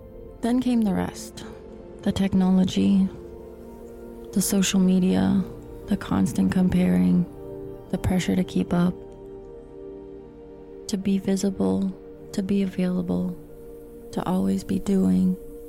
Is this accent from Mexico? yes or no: no; Toronto, Ontario, Canada; I grew up in Toronto, the youngest of four.